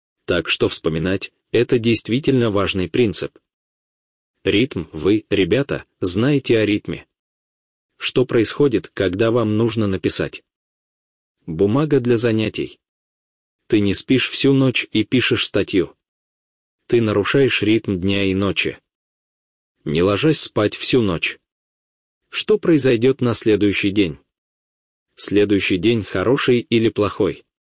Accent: New York, United States; Russian is a second language; Я вырос в Нью-Йорке, а в Нью-Йорке есть выбоины

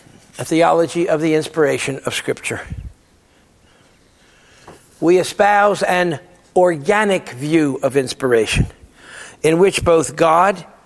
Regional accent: St. Louis, Missouri, United States; It's also been called confluence, which makes sense here in my hometown of St. Louis, where the Missouri and Mississippi rivers come together.

